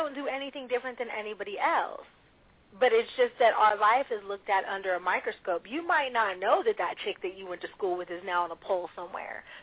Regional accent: Pittsburgh, Pennsylvania, United States; Hence, I'm from Pittsburgh, Pennsylvania

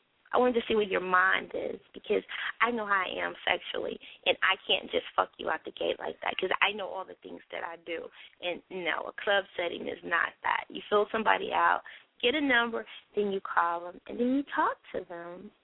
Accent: the South, United States; because I'm from the South, so I give you some of that Southern hospitality lemonade and sweet tea.

